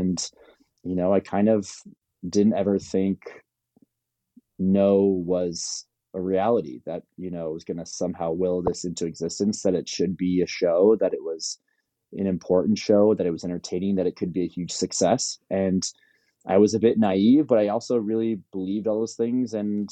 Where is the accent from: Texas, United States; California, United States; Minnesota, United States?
California, United States; Palos Verdes; I'm from Palos Verdes.